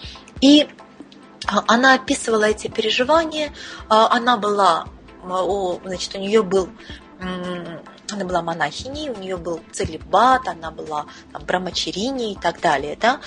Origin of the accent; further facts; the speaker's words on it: Saint Petersburg, Russia; Но, вот, например, я из Петербурга